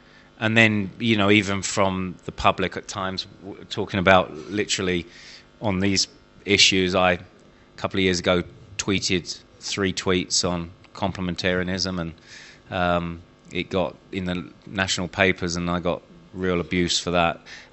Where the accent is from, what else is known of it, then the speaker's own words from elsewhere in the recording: Eltham, London, United Kingdom; born there; I was born in Eltham, South London.